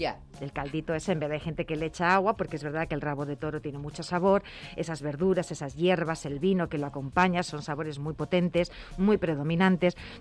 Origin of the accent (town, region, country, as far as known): Madrid, Community of Madrid, Spain; born or raised there